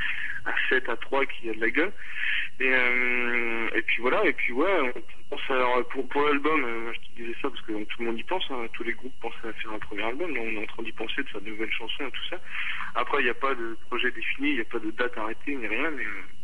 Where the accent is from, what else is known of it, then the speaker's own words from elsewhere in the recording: Laval, Pays de la Loire, France; Donc on est de Laval, nous, à la base